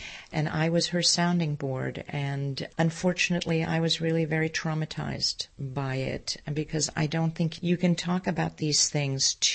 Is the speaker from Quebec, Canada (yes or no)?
yes; Montreal, Quebec, Canada; moved away as an adult; I grew up in Montreal and left Montreal. I went to graduate school in Rochester, New York, where I was there for 3 years. And then I moved to Chicago, where I met my Jewish American husband